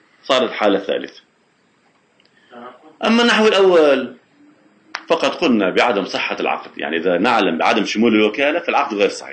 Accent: Lebanon; يعني هنا في عندنا في لبنان إذا أراد واحد تعمل وكالة مطلقة عند كاتب عدل

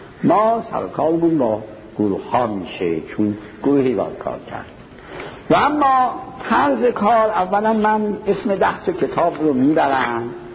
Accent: Shiraz, Fars, Iran; also born or lived in Qom; مرتب میرفتیم شهر خودم، رفتم شیراز

